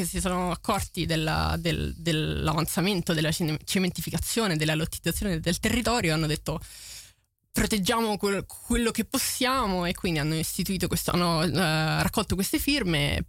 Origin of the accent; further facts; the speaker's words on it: Frascati, Lazio, Italy; il Parco Regionale dei Castelli Romani, che è da dove provengo io sono nata a Frascati